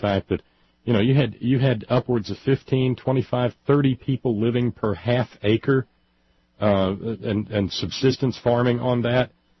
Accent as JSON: {"language": "English", "region": "Appalachia", "country": "United States", "said": "in the flow of being an Appalachian person subjected to mountaintop removal"}